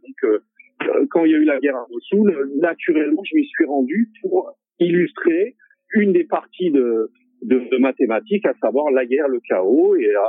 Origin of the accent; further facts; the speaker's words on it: Alfortville, Île-de-France, France; je suis né à Alfortville, il y avait énormément de rescapés du génocide, moi, quand j'étais petit, ici.